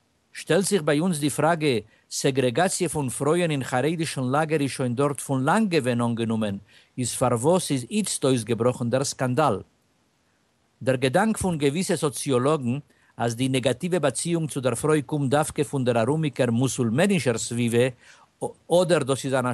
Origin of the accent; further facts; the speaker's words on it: Israel; Bei uns in Israel in die 60er und 70er Jahren ist gegangen verkehrt